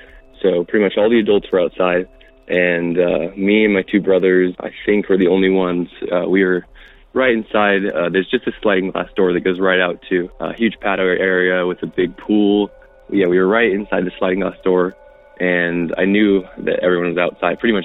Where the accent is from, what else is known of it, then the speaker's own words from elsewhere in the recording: Salt Lake City, Utah, United States; I'm from Salt Lake City, but my story takes place actually in Palm Springs, California.